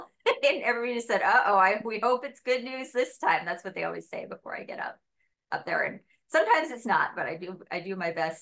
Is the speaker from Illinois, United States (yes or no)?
yes; Chicago, Illinois, United States; I knew I needed to pay rent or else I had to leave because I'm from Chicago.